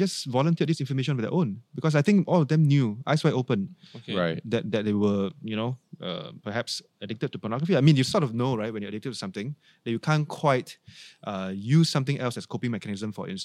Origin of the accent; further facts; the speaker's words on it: Singapore; But perhaps because of how we are Asian, how we are Singaporean, we don't really have these conversations because we are shy.